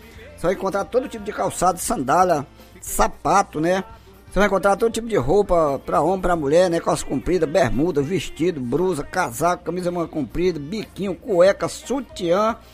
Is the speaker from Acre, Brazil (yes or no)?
yes; Tarauacá, Acre, Brazil; Meu conterrâneo, nós somos lá de Tarauacá, o seu … e o … aqui do... … do Piseiro.